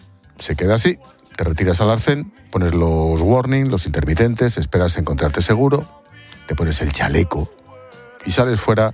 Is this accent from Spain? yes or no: yes; Spain; Lo que es obvio es que somos españoles, siempre tenemos que esperar al último momento para comprarla.